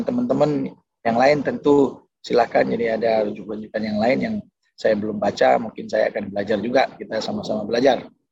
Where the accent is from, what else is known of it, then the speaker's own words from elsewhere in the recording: Pontianak, West Kalimantan, Indonesia; Saya dari Pontianak di Kalimantan ya, masih masuk waktu Indonesia Barat.